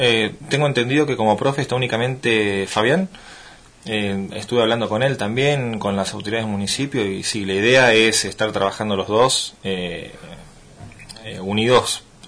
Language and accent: Spanish; Mar del Plata, Buenos Aires Province, Argentina; Bueno, mira, yo en realidad soy nativo de la ciudad de Mar del Plata.